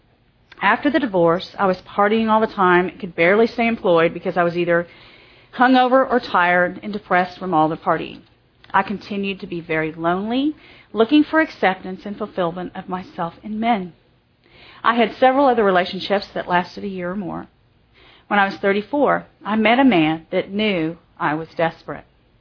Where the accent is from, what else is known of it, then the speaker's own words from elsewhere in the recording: Dallas, Texas, United States; I was born in Dallas, Texas, and was raised a PK until I was 2.